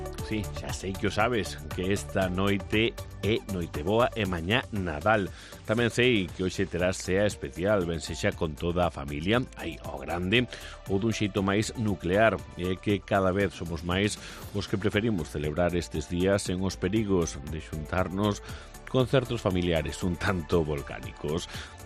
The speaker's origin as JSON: {"language": "Galician", "town": "Vilalba", "region": "Galicia", "country": "Spain", "said": "os que somos de Vilalba sabemos que hoxe non pode faltar o capón"}